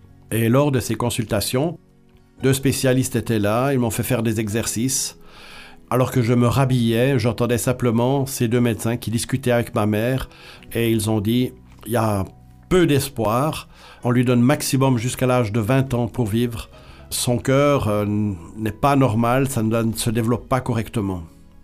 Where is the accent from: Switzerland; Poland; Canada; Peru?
Switzerland; j'habite en Suisse et j'ai grandi en Suisse.